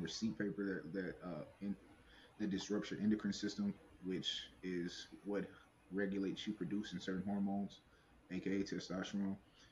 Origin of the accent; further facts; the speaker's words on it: Chattanooga, Tennessee, United States; I'm from Chattanooga, Tennessee. That's where I reside. That's where I was born and raised.